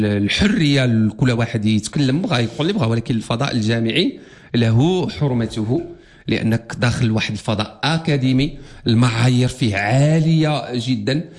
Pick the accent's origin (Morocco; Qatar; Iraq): Morocco; أنا مغربي.